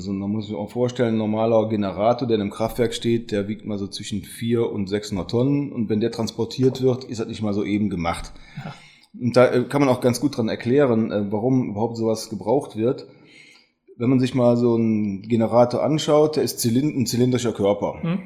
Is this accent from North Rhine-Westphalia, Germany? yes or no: yes; Ahaus, North Rhine-Westphalia, Germany; Ja, Ahaus ist auch meine Heimat. Also ich bezeichne Ahaus auch gerne und besten Gewissens als meine Heimat.